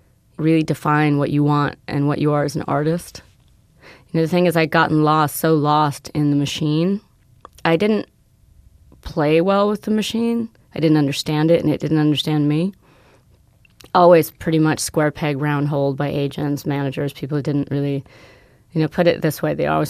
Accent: Italy; now in United States; I grew up as a gypsy. I grew up in Italy and moved all over the world, and very itinerant nature.

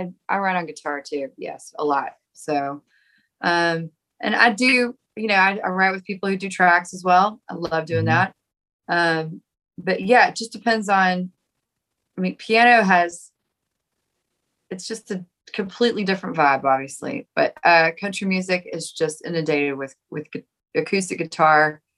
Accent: Nashville, Tennessee, United States; the other thing that I always felt working against me was growing up in Nashville, because I loved Nashville.

